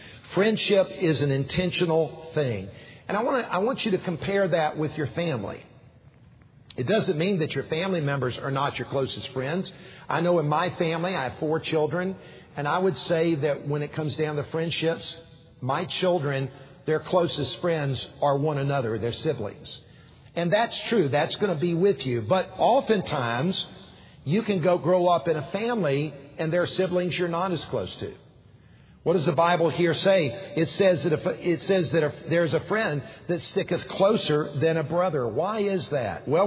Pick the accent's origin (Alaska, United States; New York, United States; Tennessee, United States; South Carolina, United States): South Carolina, United States; He came from California. I was from South Carolina. We came from two different worlds.